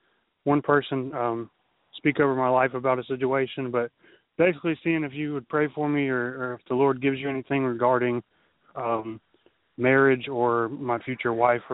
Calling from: Tennessee, United States; Yeah, this is … I'm calling from Tennessee.

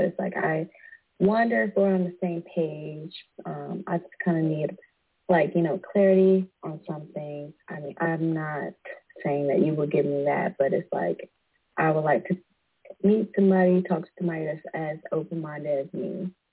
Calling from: Virginia, United States; I'm calling from Virginia, United States.

